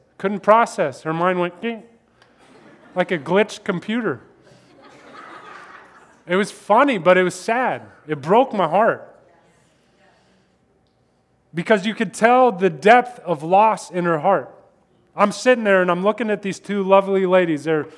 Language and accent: English; Kansas, United States; It impacted my life, and I'm from Kansas.